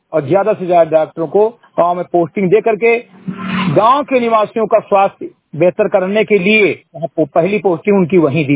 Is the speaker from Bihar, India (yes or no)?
no; Chandrigarh, Uttar Pradesh, India; ग्राम सभा चंद्रीगढ़ विकास खंड निरुआ जनपद बहराइच का रहने वाला हूँ